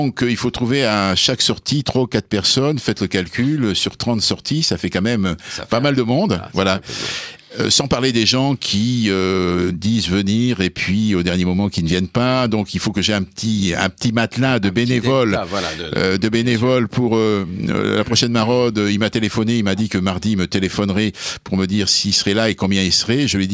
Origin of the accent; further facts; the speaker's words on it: Mazamet, Occitanie, France; je suis un ancien ouvrier d'Héléneur de Mazamé, chez moi, dans le Tarn